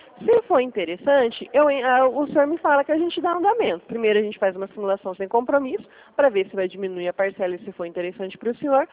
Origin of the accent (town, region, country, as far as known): Presidente Prudente, São Paulo, Brazil